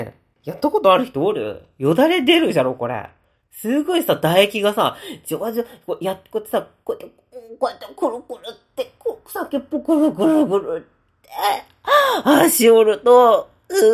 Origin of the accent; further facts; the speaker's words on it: Hiroshima, Japan; 私、生粋の広島人でございまして、